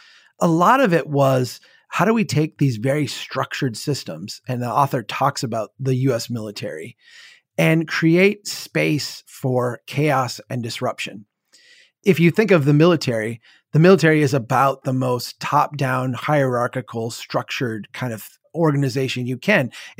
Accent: Minnesota, United States; I'm from Minnesota. I like a lot. Minneapolis has been a leader on a lot of things.

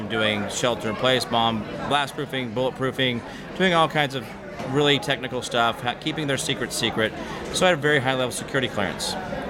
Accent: Kansas, United States; So my show's in Connecticut. It sounds kind of weird. I'm from Kansas.

